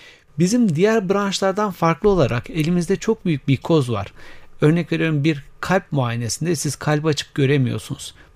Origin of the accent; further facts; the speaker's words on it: Aydın, Turkey; born there; now in Ankara, Turkey; 1974 Aydın doğumluyum.